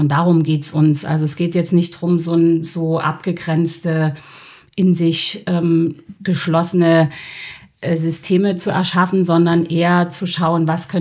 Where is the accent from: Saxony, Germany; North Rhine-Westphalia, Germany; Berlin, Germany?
Saxony, Germany; Ich bin in der Sächsischen Schweiz aufgewachsen und habe dann eine Ausbildung im Allgäu gemacht und ein Jahr in Glasgow gelebt.